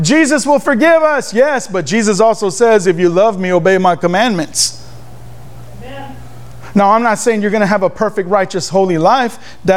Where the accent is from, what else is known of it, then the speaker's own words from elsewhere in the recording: Houston, Texas, United States; born there; I was born on May 22nd, 1972 in Northside, Houston on Airline Street at Doctor's Hospital.